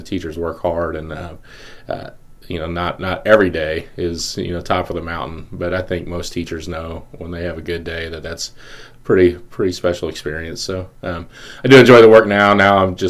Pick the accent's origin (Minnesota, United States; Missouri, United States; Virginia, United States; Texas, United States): Missouri, United States; Columbia; I grew up just outside of Columbia, on the north side of Columbia, on a little farm, and really had a great childhood. My dad worked for the University of Missouri, and we kind of had a little hobby farm, and that's where I grew up.